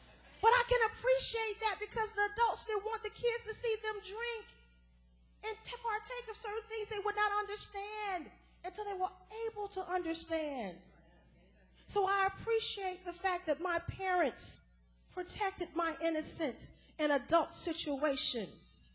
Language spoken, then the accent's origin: English; Atlanta, Georgia, United States; y'all know I'm from Atlanta, amen.